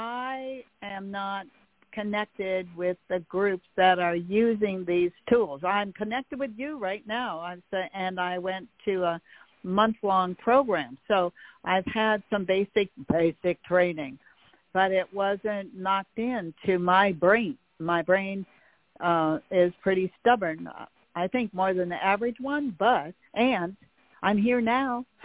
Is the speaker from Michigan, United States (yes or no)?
yes; Michigan, United States; But we are an hour and a half from Canada, and it is a very familiar to me because I'm from Upper Michigan, and when I was here in spring 5 years ago, it felt just like home.